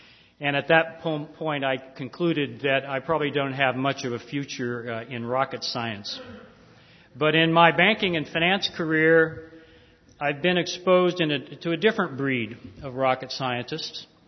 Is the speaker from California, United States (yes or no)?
yes; California, United States; growing up in California as a schoolboy, I knew a little bit.